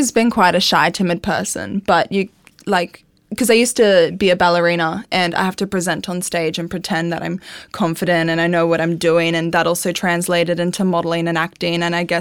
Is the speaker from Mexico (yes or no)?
no; Townsville, Queensland, Australia; It was my first ever trip, like my first ever big trip away because I'm from Townsville.